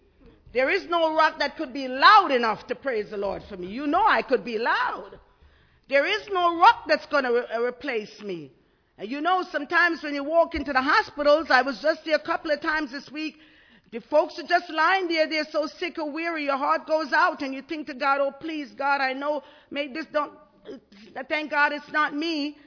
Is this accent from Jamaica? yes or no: yes; Jamaica; moved away; I'm from the Caribbean, you know, and our blood is warm. We are in the 90 degree all the time, 80 something. It's probably 80 something there now. But I thought, even if I've lived here longer than I live in Jamaica